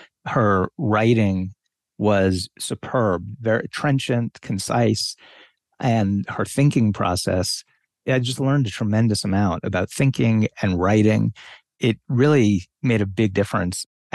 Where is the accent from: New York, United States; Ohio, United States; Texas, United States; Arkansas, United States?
New York, United States; Queens; also born or lived in Long Island; So I grew up in Queens and then Long Island.